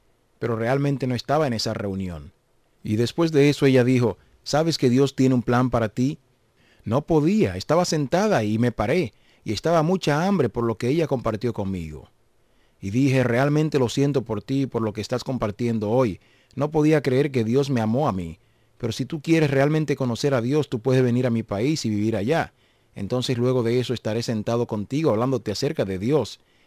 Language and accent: Spanish; Iran; Spanish is a second language; now in Australia; decidí decir adiós a mi familia, amigos y salir de Irán y fui a Australia y empecé a vivir allá.